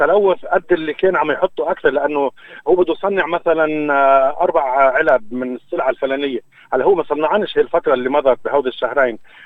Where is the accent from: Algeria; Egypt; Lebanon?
Lebanon; عندنا بلبنان